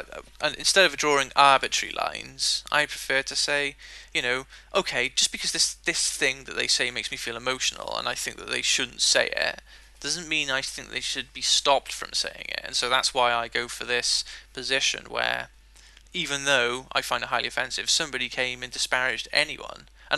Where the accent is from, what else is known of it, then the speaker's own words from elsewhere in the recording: Wales, United Kingdom; because I'm Welsh